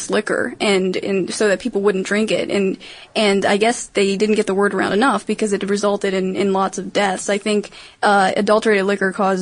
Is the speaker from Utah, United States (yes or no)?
no; Maryland, United States; I wanted to give a shout out to Maryland, my home state